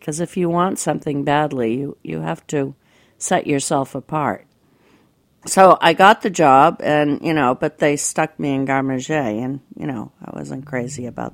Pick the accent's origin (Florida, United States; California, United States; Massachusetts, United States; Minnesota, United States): Massachusetts, United States; Brookline; so I grew up in Brookline, right in Coolidge Corner, so we always had a ton of people over for dinner.